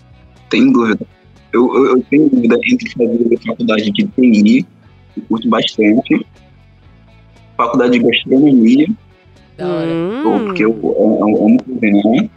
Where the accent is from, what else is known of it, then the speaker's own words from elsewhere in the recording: Rio de Janeiro, Brazil; now in Buenos Aires, Argentina; Eu sou do Rio de Janeiro, mas agora eu errei na Argentina. Em Buenos